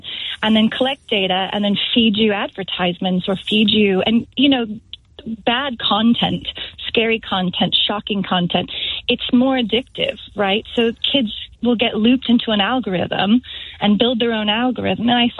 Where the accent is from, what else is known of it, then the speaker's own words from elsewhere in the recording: United States; moved away as an adult; now in London, United Kingdom; I'm American living in London